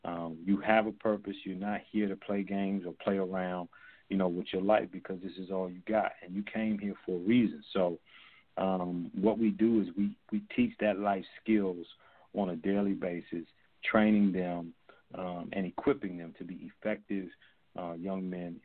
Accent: Washington, District of Columbia, United States; I'm from D.C. too, so I know that that's prevalent.

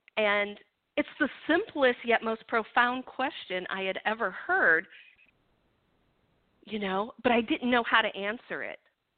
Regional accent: Midwest, United States; like most people growing up in the Midwest, I believe that traditional Western medicine was the only way to go

